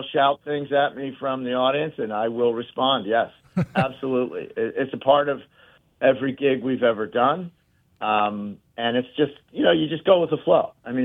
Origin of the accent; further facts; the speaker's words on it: New Jersey, United States; I'd go into Philadelphia. I grew up in South Jersey, so we just jump on the speed line going to Philadelphia.